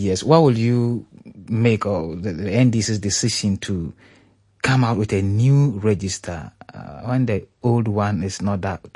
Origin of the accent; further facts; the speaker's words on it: Bungubalungu, Ghana; now in Accra, Ghana; But, sir, I come from Bungubalungu.